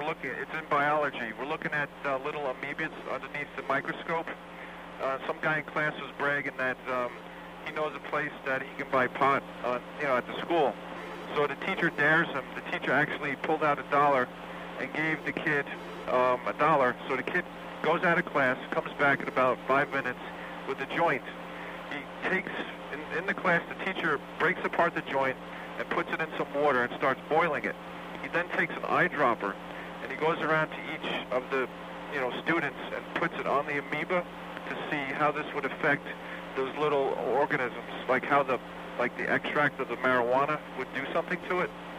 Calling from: Shirley, New York, United States; Shirley, Long Island, New York.

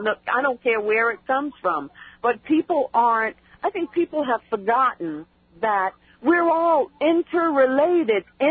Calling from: Islip, New York, United States; I'm calling from Islip.

